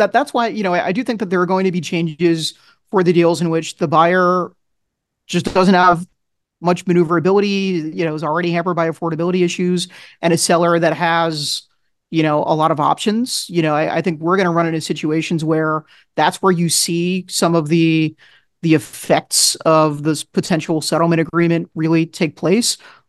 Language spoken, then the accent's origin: English; Wyckoff, New Jersey, United States; let's take an example of my hometown in Wyckoff, New Jersey. So nice kind of like bedroom community of New York City.